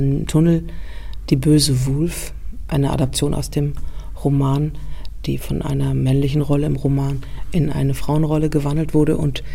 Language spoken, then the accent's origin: German; Berlin, Germany; also born or lived in Vienna; ich bin in der vierten Generation Berlinerin. Meine Urgroßeltern waren schon in Berlin. Ich bin aufgewachsen in Berlin zur Schule gegangen. Bin allerdings nach Wien zur Ausbildung sozusagen nach Österreich gegangen.